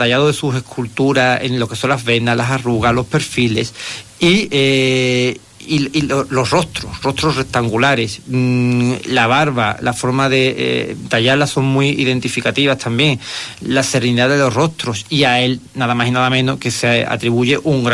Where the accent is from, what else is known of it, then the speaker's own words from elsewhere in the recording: Osuna, Andalusia, Spain; aunque soy de Osuna y le tengo mucha devoción a la Osuna